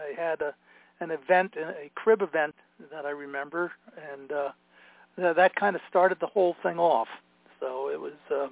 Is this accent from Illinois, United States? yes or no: no; Pennsylvania, United States; born there; I was born in Pennsylvania. My father was from Pennsylvania, and my mom was from Elizabeth, New Jersey.